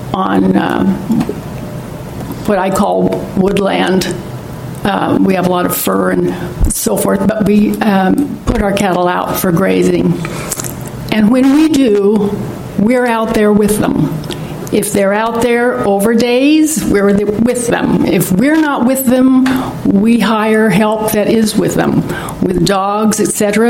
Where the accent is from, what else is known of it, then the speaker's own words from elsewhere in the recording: Washington, United States; I'm a rancher from Klickitat and Clark Counties.